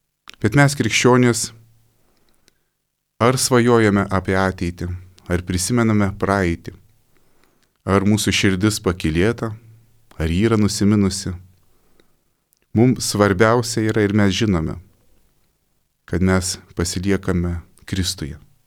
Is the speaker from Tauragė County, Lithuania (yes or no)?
yes; Tauragė, Tauragė County, Lithuania; Aš užaugau Tauragėje